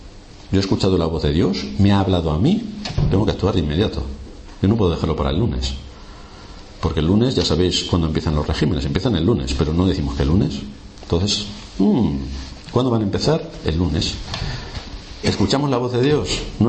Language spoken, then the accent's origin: Spanish; Philippines; pensando en las Filipinas. No que esté pensando en Australia. No, no, no. Es que tiene que estar en mi país.